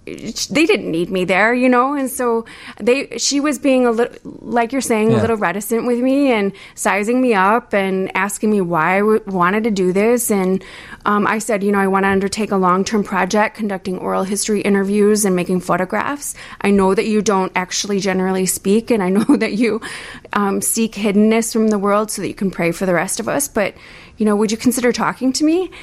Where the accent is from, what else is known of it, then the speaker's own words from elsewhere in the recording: Rockford, Illinois, United States; also born or lived in Chicago; And I was from Chicago, but grew up near this community in Rockford, but didn't know it existed.